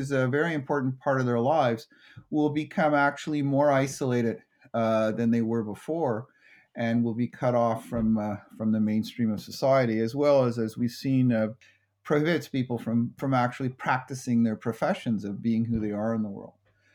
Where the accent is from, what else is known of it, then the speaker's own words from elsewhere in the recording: Montreal, Quebec, Canada; I was born, the Montreal I was born and raised in, first of all, I'm English. And I grew up in Montreal